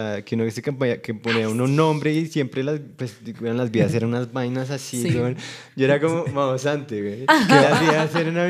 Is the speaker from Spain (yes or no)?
no; Colombia; nosotros como colombianos somos muy de relaciones muy...